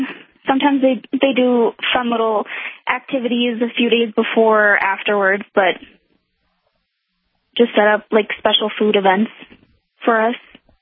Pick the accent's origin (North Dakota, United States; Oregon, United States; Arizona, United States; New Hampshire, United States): North Dakota, United States; Devils Lake; I'm from Devil's Lake, North Dakota.